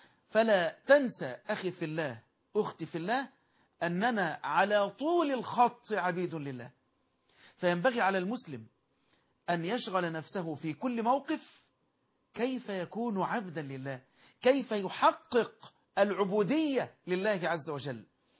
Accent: Egypt; بلدنا مصر

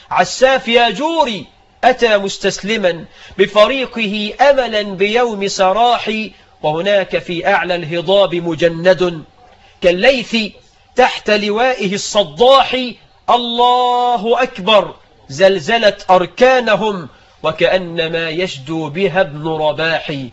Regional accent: Egypt; ونحن كمصريين

